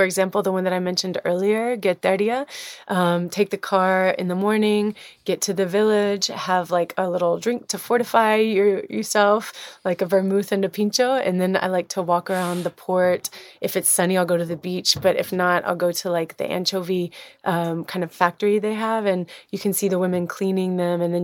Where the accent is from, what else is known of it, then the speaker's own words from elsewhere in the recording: Alabama, United States; I'm from Alabama, sitting here in my childhood home